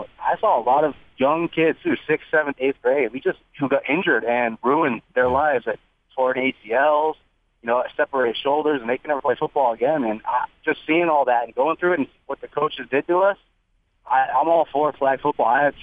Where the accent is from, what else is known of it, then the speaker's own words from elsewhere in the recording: Florida, United States; Yeah, I'm actually from Florida. I grew up playing tackle football.